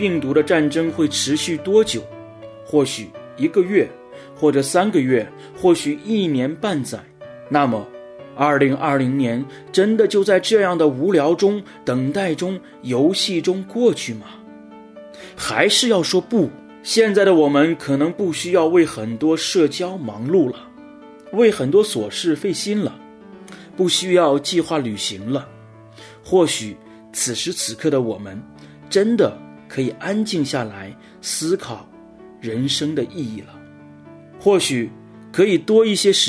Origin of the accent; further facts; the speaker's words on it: China; 这就像我们中国人所说的置之死地而后生